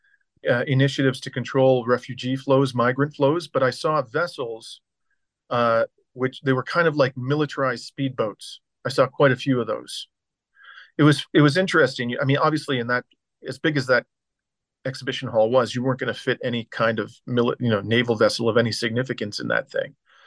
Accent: Canada; accent: North American; look, I come from Canada, but I'm Greek. And I spent half the year in Greece.

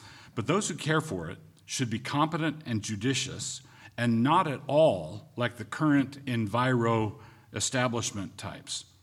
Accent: Annapolis, Maryland, United States; I'll begin by saying I grew up in Annapolis, Maryland.

